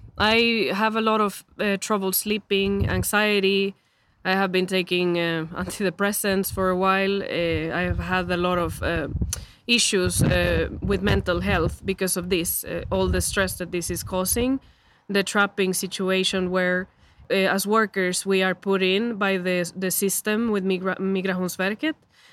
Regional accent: El Salvador; moved away as an adult; now in Sweden; I am from El Salvador. I've been in Sweden for around 7 years

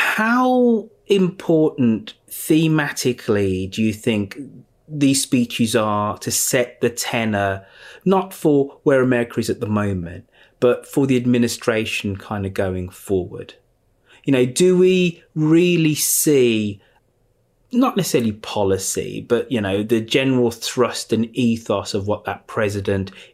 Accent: United Kingdom; Being a Brit, and before I became fascinated with American politics, if I knew anything about inaugurals, I knew Nothing to Fear but Fear Itself

